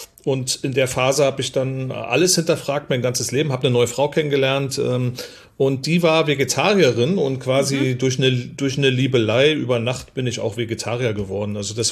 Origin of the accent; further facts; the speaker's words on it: East Germany, Germany; Tatsächlich bin ich in der DDR groß geworden, also ein Ossi